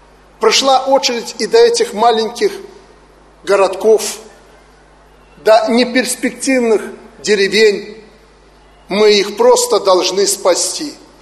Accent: Kopys, Vitebsk Region, Belarus; Поэтому мой призыв сегодня с моей малой родины ко всем тем, кто не забыл свою малую родину.

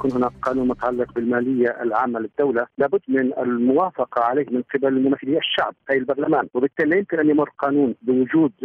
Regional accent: Jordan; ما يطلق عليه عندنا في الأردن

